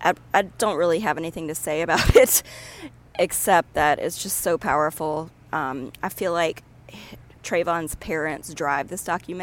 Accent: Deep South, United States; I grew up in the Deep South where everybody was racist

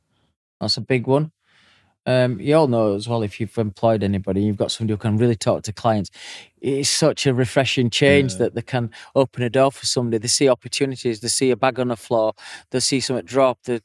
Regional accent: Yorkshire and the Humber, United Kingdom; I'm a Yorkshire lad.

